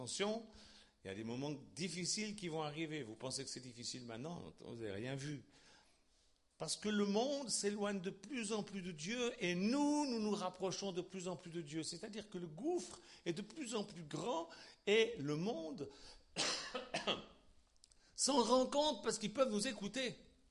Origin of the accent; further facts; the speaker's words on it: Switzerland; Alors moi, je me rappelle quand j'étais gamin à l'école en Suisse